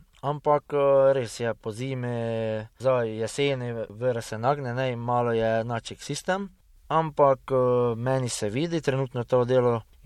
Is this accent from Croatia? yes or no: no; Felsőszölnök, Vas, Hungary; Pa jaz sem rekel, da sem iz Mađarske, ne, iz Gornjega Sanika